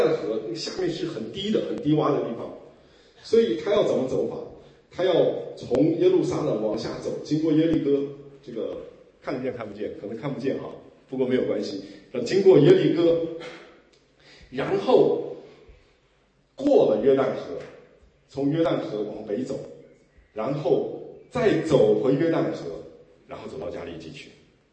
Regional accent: China; 我们中国人读这段经文呢

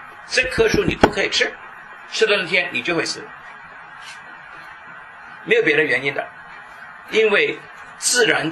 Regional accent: China; 我们是中国人

